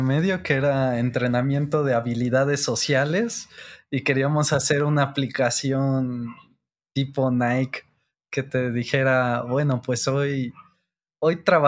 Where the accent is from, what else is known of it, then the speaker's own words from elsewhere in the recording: Mexico City, Mexico; originario de la Ciudad de México. Aquí vivo y aquí he vivido casi toda mi vida, excepto unos años donde me fui de pata de perro a otros lados, pero en realidad siempre he estado aquí.